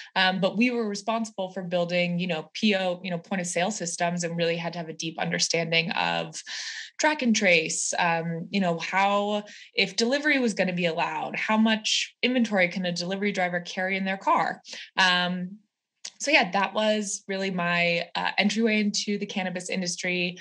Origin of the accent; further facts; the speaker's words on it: San Francisco, California, United States; Rachel and I grew up together in San Francisco.